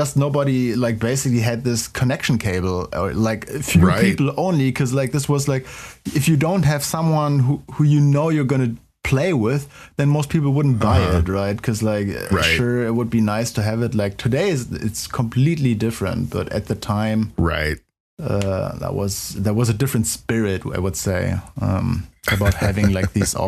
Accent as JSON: {"language": "English", "country": "Germany", "tie": "born or raised there", "said": "if you think about growing up in Germany with video games, definitely for most of us, I would say parents were still kind of, well, I would say conservative at the time."}